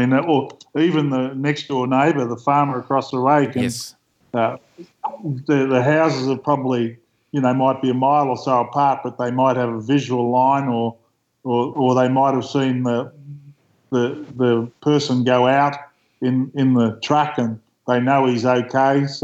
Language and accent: English; Horsham, Victoria, Australia; born there; I was born in Horsham in Victoria.